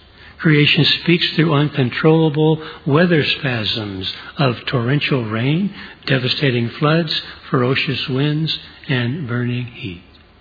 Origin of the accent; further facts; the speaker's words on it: California, United States; Now, Linda and I were born and raised in California, the land of earthquakes.